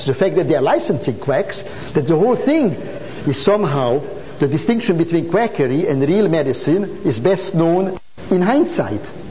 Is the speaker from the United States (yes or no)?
no; Hungary; English is a second language; Even when I grew up in Hungary, 1920s, 1930s